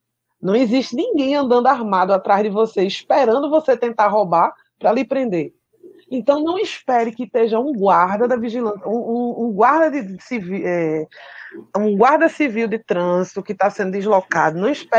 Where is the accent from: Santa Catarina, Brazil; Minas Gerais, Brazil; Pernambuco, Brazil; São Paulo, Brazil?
Pernambuco, Brazil; Enquanto sociedade brasileira, a gente falhou. Enquanto pernambucano, a gente falhou.